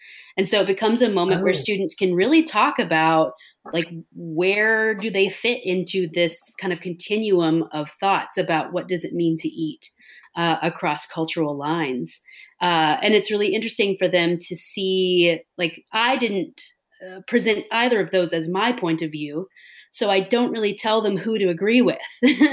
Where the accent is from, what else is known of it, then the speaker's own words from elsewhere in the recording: Texas, United States; I do think of myself as a Southerner, even though Texas is sort of disputedly not in the South, or maybe in the South. But I think my, especially with my like cotton farming background, I think I grew up pretty similarly to, you know, anybody in the Mississippi Delta.